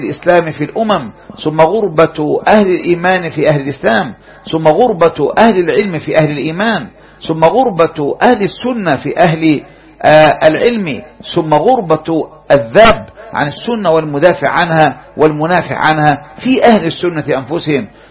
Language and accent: Arabic; Egypt; في بلدنا مصر